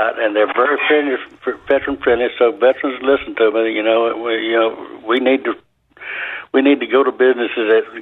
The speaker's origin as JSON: {"language": "English", "town": "Marietta", "country": "United States", "tie": "born or raised there", "said": "And of course, I grew up in Marietta, and so my mother and father all banked with Travelers Rest."}